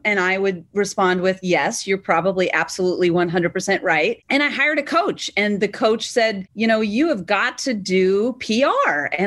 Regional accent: Massachusetts, United States; And I was from Massachusetts, although he was born in Rhode Island.

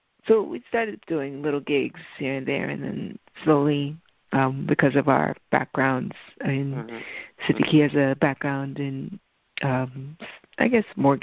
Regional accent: Queens, New York, United States; I was born in New York, in Queens, New York, but my parents are from Jamaica, so I'm Jamaican descent. Born and raised here.

